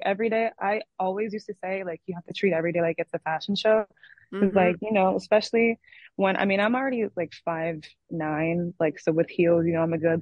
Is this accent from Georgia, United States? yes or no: yes; Atlanta, Georgia, United States; I mean, I'm from Atlanta, born and raised. I mean, the way that I dress, like the way that I talk, act, all of that, like I said, that's very authentic to me.